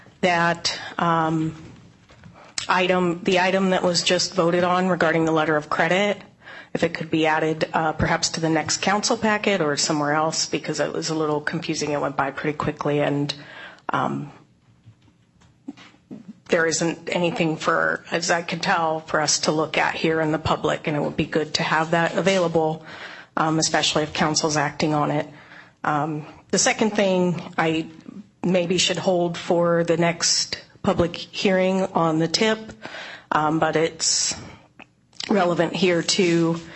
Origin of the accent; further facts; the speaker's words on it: Black Diamond, Washington, United States; now in Bellevue, United States; I'm from Bellevue, and I grew up in Black Diamond.